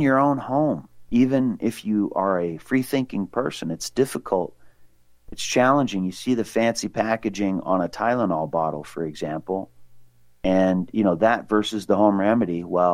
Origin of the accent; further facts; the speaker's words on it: Libby, Montana, United States; I remember growing up in Montana, for example, born in Libby, Montana.